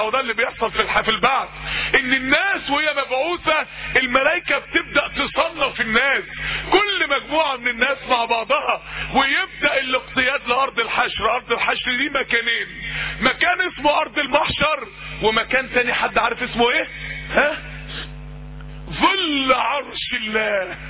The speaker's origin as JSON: {"language": "Arabic", "town": "Mansoura", "region": "Dakahlia", "country": "Egypt", "said": "لما احد الشباب عندنا في المنصورة"}